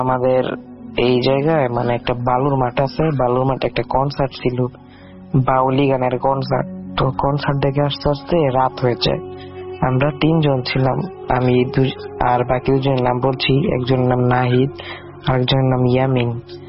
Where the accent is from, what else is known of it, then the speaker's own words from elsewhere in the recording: Rupganj, Dhaka Division, Bangladesh; আর আমার বাড়ি হচ্ছে নারায়ণগঞ্জের রূপগঞ্জের পোলাব ইউনিয়নের পুবের গা অবস্থিত।